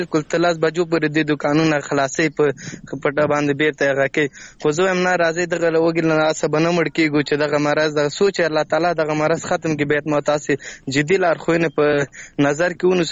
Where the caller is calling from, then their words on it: Laghman, Afghanistan; اړیکه مې له لغمان څخه نیولې ده.